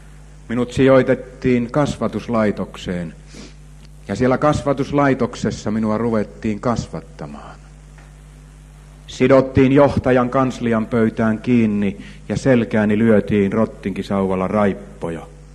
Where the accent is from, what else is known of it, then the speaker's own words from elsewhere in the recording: Kuopio, North Savo, Finland; born there; Minä synnyin Kuopiossa rakennusurakoitsijan perheeseen.